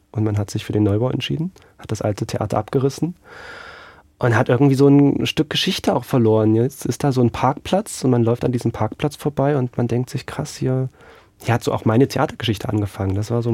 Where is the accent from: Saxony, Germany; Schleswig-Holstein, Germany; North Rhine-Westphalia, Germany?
Saxony, Germany; Elsterberg; born or raised there; also born or lived in Greiz